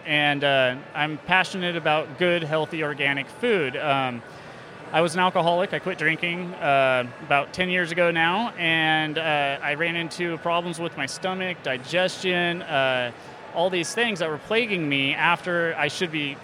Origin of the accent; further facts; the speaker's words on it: Monmouth, Oregon, United States; I'm from Monmouth